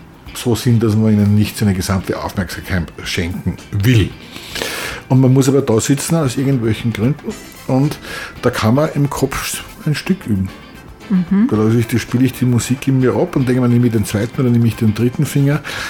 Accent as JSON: {"language": "German", "region": "Upper Austria", "country": "Austria", "said": "Man kriegt nämlich immer Bruckner eingeimpft als Oberösterreicher"}